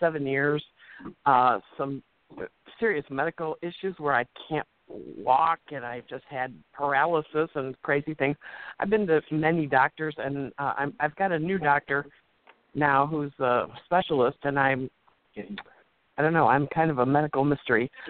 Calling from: Chicago, Illinois, United States; I'm calling from Chicago

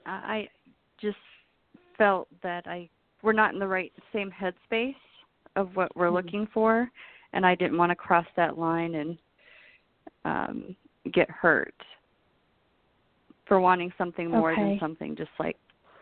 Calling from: Illinois, United States; from Illinois.

